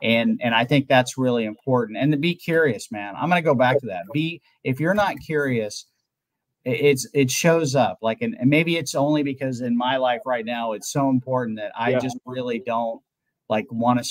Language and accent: English; Midwest, United States; So as I moved, like I grew up in the Midwest, right?